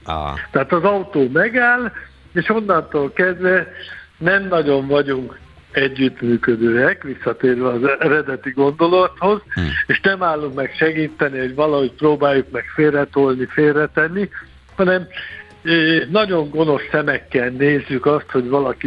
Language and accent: Hungarian; Tatabánya, Komárom-Esztergom, Hungary; Tatabányán születtem, élek, innen járom a világot